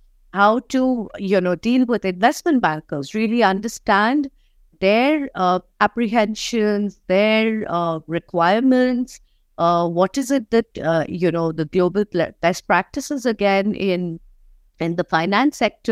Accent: India; Which I already knew as an Indian lawyer.

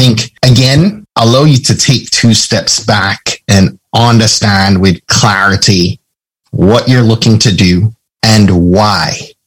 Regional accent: Jamaica; I'm from Jamaica.

